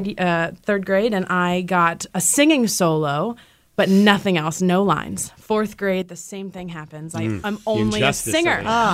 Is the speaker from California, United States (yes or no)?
no; North Carolina, United States; I grew up in North Carolina.